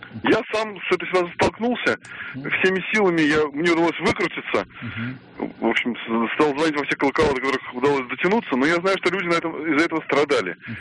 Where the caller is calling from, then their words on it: Moscow, Russia; я вам звоню из Москвы.